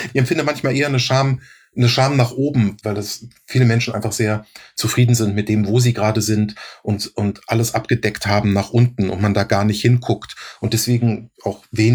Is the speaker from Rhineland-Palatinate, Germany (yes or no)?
yes; Rhineland-Palatinate, Germany; accent: Palatinate German; wofür ich mich wirklich geschämt habe früher, war mein Dialekt, war mein pfälzischer Dialekt.